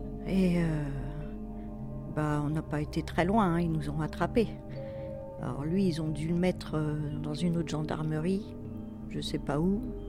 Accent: Fontainebleau, Île-de-France, France; Alors, j'ai grandi à Fontainebleau, dans une cité.

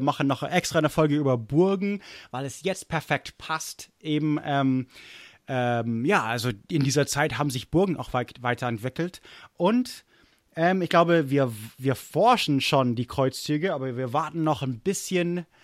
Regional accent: Germany; also born or lived in United States; wie ich aufgewachsen bin in Deutschland im Gegensatz zu Amerika. Also ich habe beide mitbekommen.

